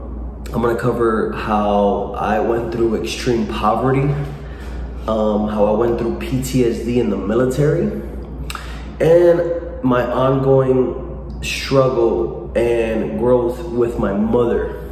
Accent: Cuba; now in Miami, United States; growing up in Cuba, a socialist dictatorial regime where there are no resources

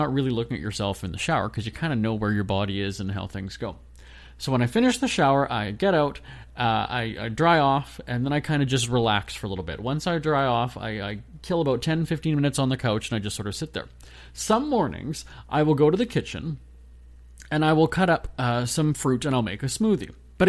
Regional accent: Manitoba, Canada; my area code from Manitoba, where I grew up in Canada

